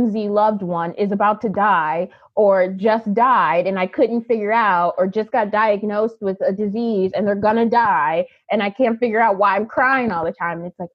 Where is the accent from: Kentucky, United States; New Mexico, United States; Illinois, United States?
Illinois, United States; also born or lived in Long Beach / Hawaii; I grew up in, the short answer is I grew up in the south suburbs of Illinois.